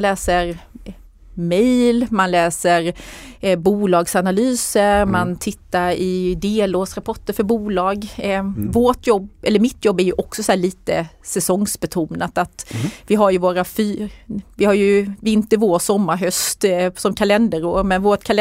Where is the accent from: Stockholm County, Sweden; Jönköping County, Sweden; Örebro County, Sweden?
Jönköping County, Sweden; Anderstorp; Jag kommer ju från Anderstorp.